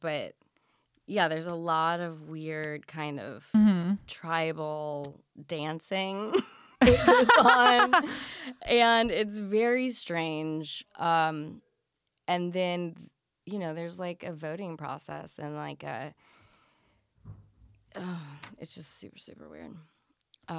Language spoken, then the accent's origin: English; Indianapolis, Indiana, United States; Indianapolis.